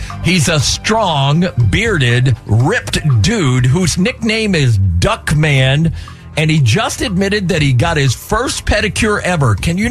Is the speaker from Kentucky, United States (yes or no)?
yes; Kentucky, United States; I grew up in Kentucky, so, but anyway.